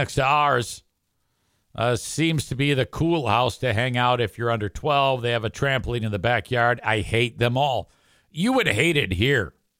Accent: Detroit, Michigan, United States; Because back where I grew up in Detroit, Devil's Night was big.

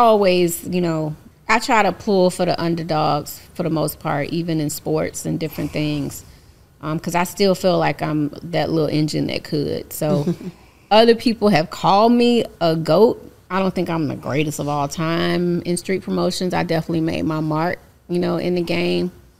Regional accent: Atlanta, Georgia, United States; My village in Atlanta, like growing up in Southwest Atlanta is special.

